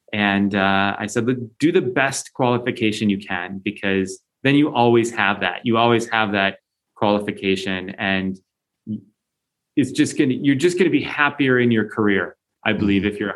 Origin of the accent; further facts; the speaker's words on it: United States; also born or lived in United Kingdom; now in France; and then moved to France. But now I work in Switzerland. So I say I'm an American turned British, living in France and working in Switzerland.